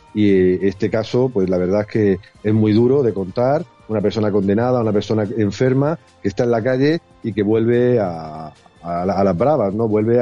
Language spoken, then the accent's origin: Spanish; Region of Murcia, Spain; más allá de lo que sucedió en mi tierra, en Murcia